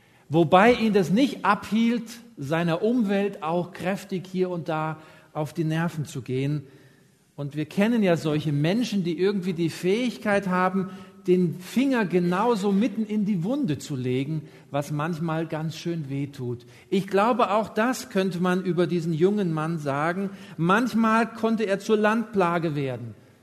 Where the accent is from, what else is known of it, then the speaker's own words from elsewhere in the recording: Germany; Ich bin in einer nicht-adventistischen Familie aufgewachsen in Deutschland.